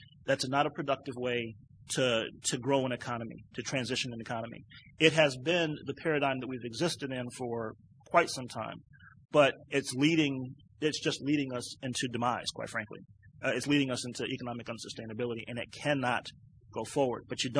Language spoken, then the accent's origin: English; Cleveland, Ohio, United States; I'm from Cleveland, so I kind of bring the Cleveland perspective to state government policy.